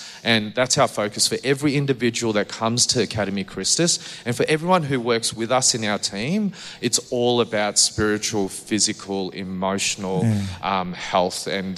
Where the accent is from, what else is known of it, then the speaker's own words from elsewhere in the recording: Malaysia; because in Southeast Asia, and I'm from Malaysia